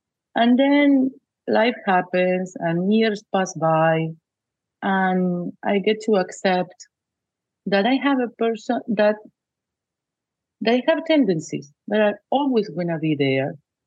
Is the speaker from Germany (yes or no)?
no; Argentina; I'm not going to disguise behind the cultural or the nationality, but I am from Argentina.